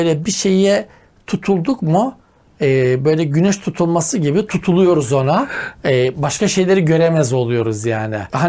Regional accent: Trabzon, Turkey; Allah'a şükür Trabzonluyum da.

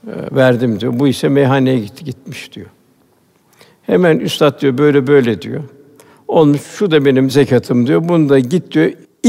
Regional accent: Istanbul, Turkey; Bugün de tabii biz şeyde büyüdük, İstanbul'da.

